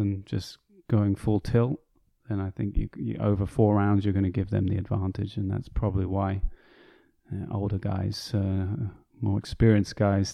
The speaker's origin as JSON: {"language": "English", "region": "South East England", "country": "United Kingdom", "tie": "born or raised there", "said": "I grew up near London"}